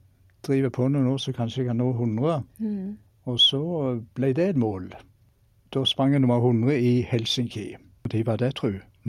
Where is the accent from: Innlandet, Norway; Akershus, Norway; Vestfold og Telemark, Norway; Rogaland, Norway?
Rogaland, Norway; Sokndal; Ja, da tror jeg faktisk jeg vil gå tilbake helt til barndommen i Sokndal, der jeg vokste opp en fjellgard, vegløse sådan